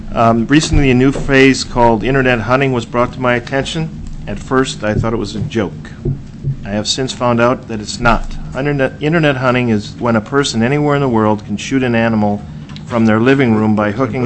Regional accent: Anchorage, Alaska, United States; for the record, I'm from District 27, which is South Anchorage.

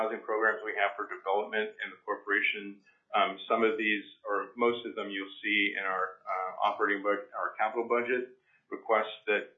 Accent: Fairbanks, Alaska, United States; I was born and raised in Fairbanks, and I tend to revert back to my younger days as a parent to Fairbanks.

